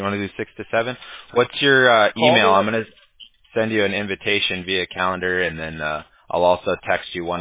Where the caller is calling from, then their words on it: California, United States; We're calling you from Orange County, California, so I could see the beach